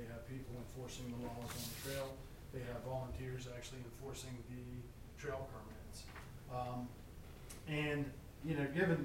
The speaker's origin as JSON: {"language": "English", "town": "Ransomville", "country": "United States", "said": "from Ransomville, Maryland."}